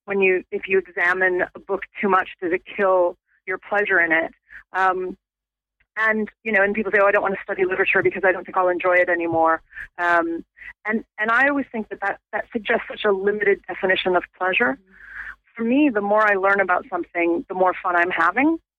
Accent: United States; now in London, United Kingdom; as an American living in London

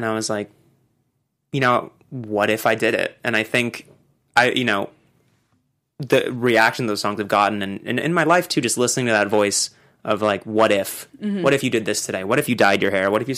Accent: United States; my dad was white and they loved that I was from America and all like, you know, I was a, just not of, you know, not a Chinese guy

